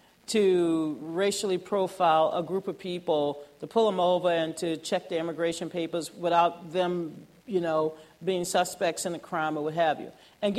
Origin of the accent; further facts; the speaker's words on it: New Orleans, Louisiana, United States; I'm a Gulf resident. I was born in New Orleans, born in Charity Hospital.